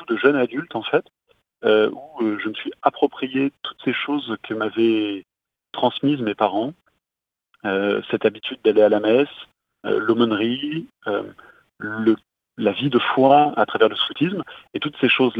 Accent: Toulon, Provence-Alpes-Côte d'Azur, France; Et donc, je suis originaire de Toulon, d'une famille catholique de 5 enfants.

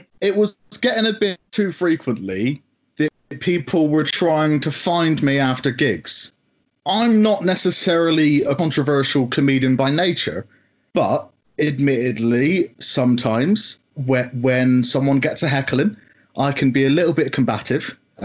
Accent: Shrewsbury, West Midlands, United Kingdom; it's like the little boy who I grew up with in Shrewsbury isn't even there anymore.

